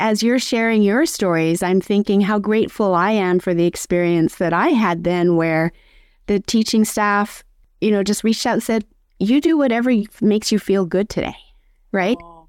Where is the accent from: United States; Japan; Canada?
Japan; First of all, I was raised in Japan, and so I'm fully aware of the 1,000 cranes.